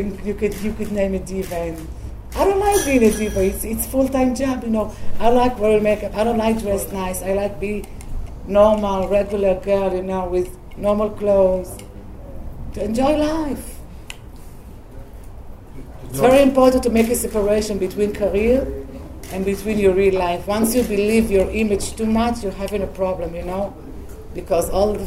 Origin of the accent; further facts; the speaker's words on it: Israel; English is a second language; It's a fact I'm living in Tel Aviv. It's a fact that I'm coming from Israel. It says a lot about my country